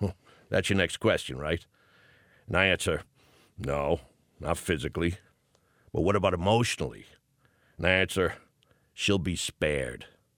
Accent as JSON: {"language": "English", "town": "Boston", "region": "Massachusetts", "country": "United States", "accent": "Boston"}